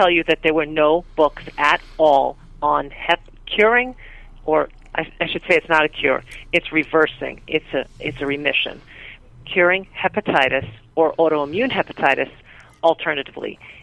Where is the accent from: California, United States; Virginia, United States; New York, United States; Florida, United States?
New York, United States; I may be a little pushier because I'm a New Yorker